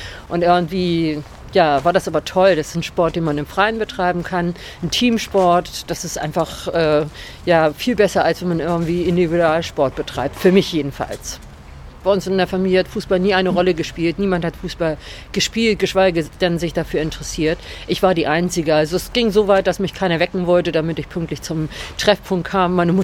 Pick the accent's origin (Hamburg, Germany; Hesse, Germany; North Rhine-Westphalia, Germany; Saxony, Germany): Hamburg, Germany; born there; Ich bin in Hamburg geboren